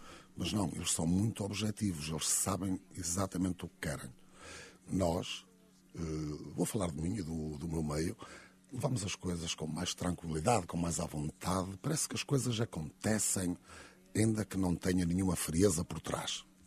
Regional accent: Braga, Portugal; also born or lived in Vila Nova de Famalicão; Eu nasci em Famalicão e aos 6 anos meus, os meus pais decidiram ir viver para Braga, para a terra natal da minha mãe. E por essa via sou de alguma forma barcarense.

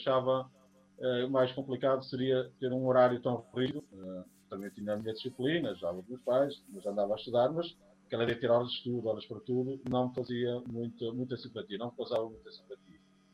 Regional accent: Guimarães, Braga, Portugal; A minha história começa no Norte, sou de Guimarães, sou do Norte

